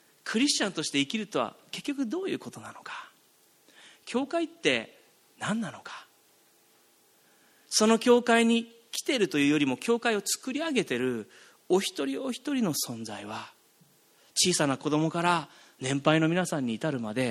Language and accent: Japanese; Hiroshima, Japan; 私は広島の町で生まれ育ちました。